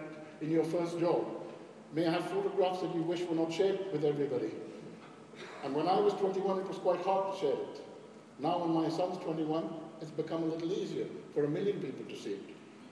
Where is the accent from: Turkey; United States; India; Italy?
India; When I was growing up in India, that's how people made food.